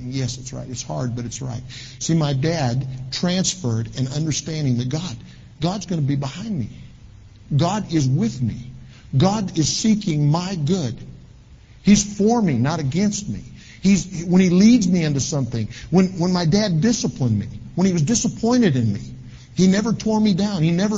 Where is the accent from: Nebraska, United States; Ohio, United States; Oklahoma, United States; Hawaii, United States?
Nebraska, United States; Omaha; I grew up in Omaha, Nebraska.